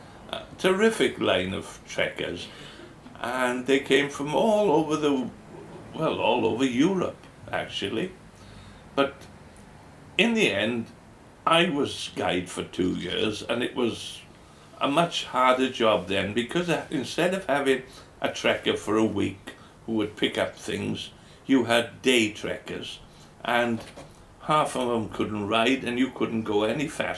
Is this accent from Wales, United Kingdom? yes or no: yes; Wales, United Kingdom; I am very Welsh, you know, in my thoughts.